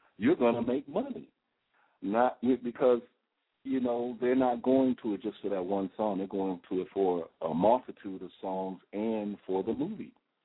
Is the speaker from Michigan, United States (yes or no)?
yes; Detroit, Michigan, United States; now in Las Vegas, United States; And he came all the way from Detroit, Michigan, my hometown, and found me out here in Vegas.